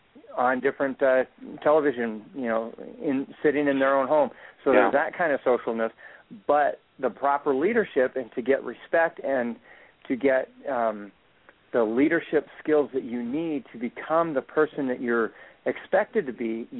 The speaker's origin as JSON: {"language": "English", "region": "West Coast", "country": "United States", "tie": "born or raised there", "lives_now": "Colorado, United States", "said": "I grew up on the West Coast, but I've been fortunate to be here in Colorado for the last 14 years."}